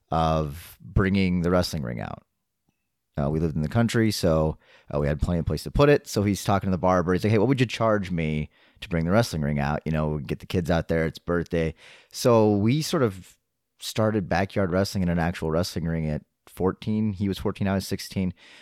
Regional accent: Indianola, Iowa, United States; So growing up in Indianola, our barber trained at Harley Race's Academy down in St. Louis, started working around the Midwest

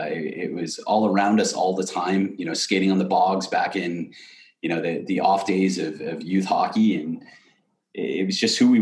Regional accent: Marion, Massachusetts, United States; So I grew up in Marion, Massachusetts, about an hour south of Boston. And it's a hockey area.

